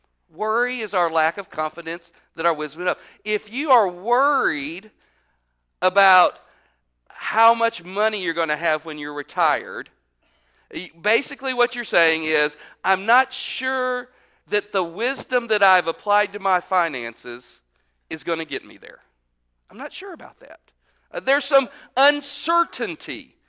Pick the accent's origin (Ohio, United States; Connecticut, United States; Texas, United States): Texas, United States; I'll use that word y'all because I'm from Texas